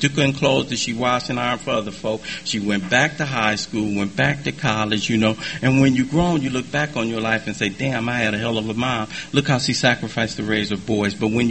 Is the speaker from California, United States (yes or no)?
yes; Watts, California, United States; I can't imagine being anybody other than a young brother growing up in Watts in the 60s.